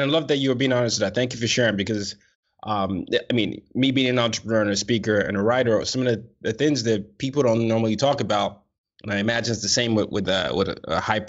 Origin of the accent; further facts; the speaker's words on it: Nigeria; Now, anyone who knows me knows sports is my first love. I'm a Nigerian.